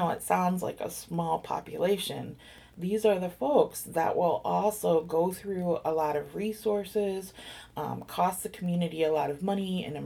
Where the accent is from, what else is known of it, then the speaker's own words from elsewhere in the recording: Chicago, Illinois, United States; But I'm from Chicago, and so that's definitely true in Chicago.